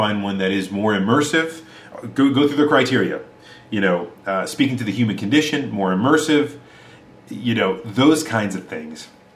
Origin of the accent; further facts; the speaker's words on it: United States; but as an American, it's difficult for me to kind of really identify with some of the characters out there